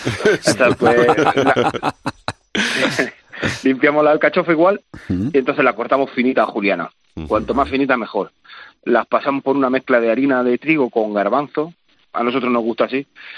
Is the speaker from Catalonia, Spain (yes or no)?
no; Huéscar, Andalusia, Spain; Yo vengo de Huéscar, en Granada